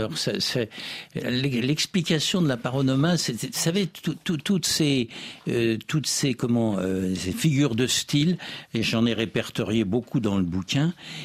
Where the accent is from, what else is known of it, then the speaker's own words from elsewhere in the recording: Lyon, Auvergne-Rhône-Alpes, France; Je suis lyonnais et basque d'adoption